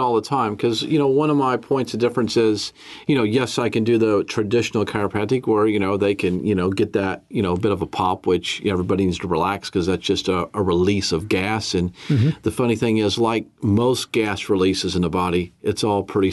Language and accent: English; Florida, United States; now in Canterbury, New Zealand; So I grew up in the States. I grew up in Florida.